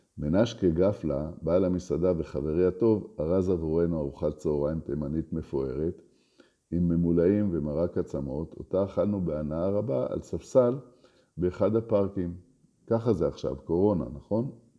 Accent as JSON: {"language": "Hebrew", "town": "Rehovot", "region": "Central District", "country": "Israel", "tie": "born or raised there", "said": "אחינועם ואני יצאנו לטיול ברחובות. בה נולדתי ובה גדלתי."}